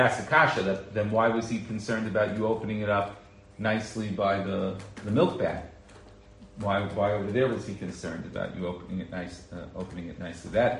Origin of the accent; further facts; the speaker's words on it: New York, United States; now in Israel; In regards to soda cans, so soda cans here, when I grew up in New York, everybody said that opening soda cans was usur. That wasn't the position here in Eretz Yisrael